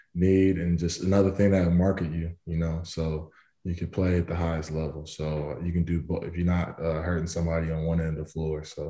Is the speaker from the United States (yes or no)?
yes; Durham, North Carolina, United States; born there; oh yeah, I was born in Durham, North Carolina. So I was I was a Duke guy.